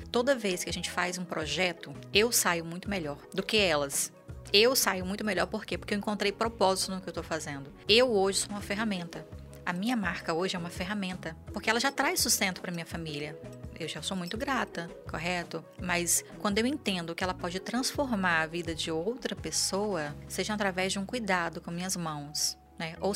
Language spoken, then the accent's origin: Portuguese; Bahia, Brazil; Então, eu sou uma pessoa, eu sou do interior da Bahia. De onde eu venho, nem comida tinha direito.